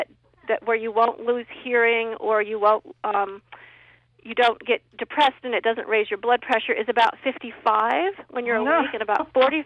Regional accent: Illinois, United States; In my home state of Illinois, my cousin is a farmer

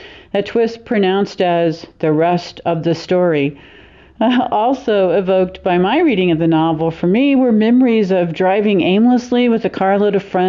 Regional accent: Dodge City, Kansas, United States; from Dodge City, Kansas, here to ruminate on the wonderful novel Stormy Weather by Paulette Giles.

